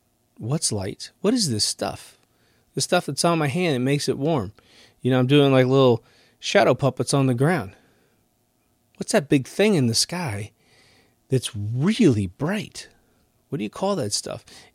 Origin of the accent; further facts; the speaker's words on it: Kansas, United States; Like, I grew up in Kansas, so I had, you know, we didn't really have forests, but we had woods, and we had streams and ponds, and you had crops.